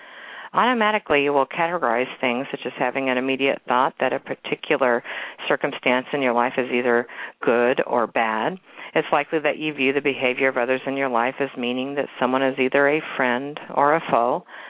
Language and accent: English; Kansas City, Missouri, United States; this week's inspiring story comes from actually my hometown and actually my old neighborhood. I live out in the suburbs now, but this is actually in Waldo in Kansas City.